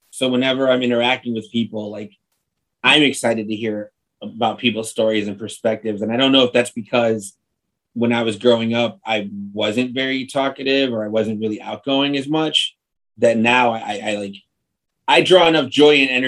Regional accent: Chicago, Illinois, United States; I born and raised in Chicago, you know, a little bit of a, not the ideal environment growing up. Like, my parents were immigrants.

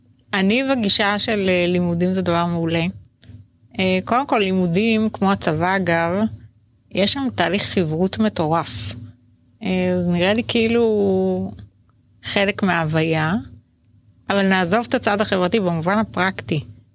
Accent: Holon, Tel Aviv District, Israel; כי גדלתי במשפחה ממוצעת, כזה מעמד ביניים, בחולון, לא בסביון

